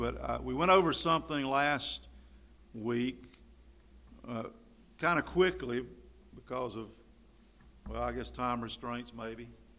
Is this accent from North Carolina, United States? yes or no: yes; Tryon, North Carolina, United States; Growing up in North Carolina, as you know I did